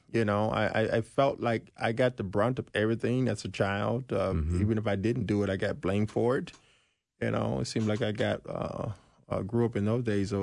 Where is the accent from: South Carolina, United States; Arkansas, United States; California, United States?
Arkansas, United States; Growing up in Arkansas, you at an early age, you got to make your own decisions pretty much